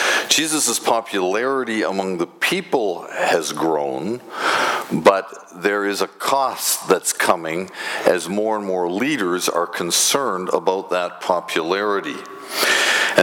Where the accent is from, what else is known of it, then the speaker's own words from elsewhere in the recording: Canada; I also want to speak, like Dave did, about how this nationalism of being Canadian, how we can bring that into a closer focus, figure out what our responsibilities are as citizens